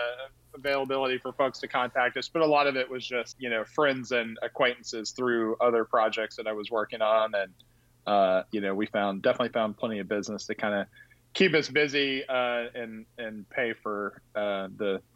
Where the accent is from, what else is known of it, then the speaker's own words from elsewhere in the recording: Marble Falls, Texas, United States; I grew up out in Marble Falls, out in the actual sort of hill country area.